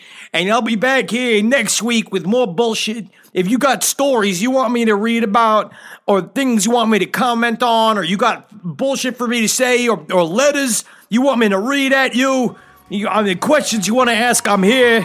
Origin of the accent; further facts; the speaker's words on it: Forest Hills, New York, United States; I'm from Forest Hills. All right, I got street training, okay?